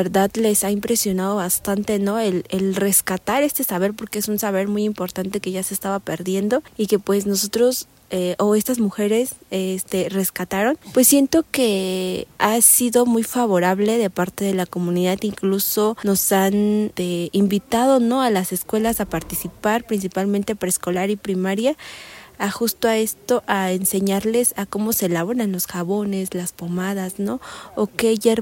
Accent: San Miguel Xochixtepec, Oaxaca, Mexico; Yo soy originaria de la Sierra Sur del estado de Oaxaca, de una comunidad llamada San Miguel Xochixtepec.

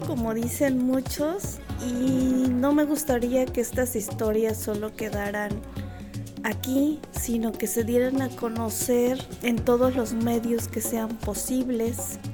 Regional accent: Xocoyolo, Puebla, Mexico; vengo de la comunidad de Xocoyolo

